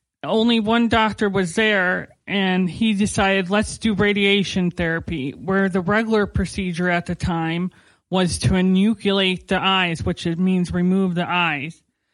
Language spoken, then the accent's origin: English; Toledo, Ohio, United States; also born or lived in Sylvania, Ohio; So something interesting about myself is that I'm not from Minnesota. I'm from Ohio. I was born in Sylvania, Ohio in 1988. Yes, I'm giving my age.